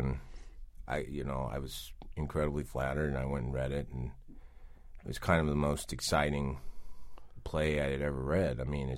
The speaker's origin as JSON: {"language": "English", "region": "the South", "country": "United States", "said": "we're both from the South, and I just really admire Jeff."}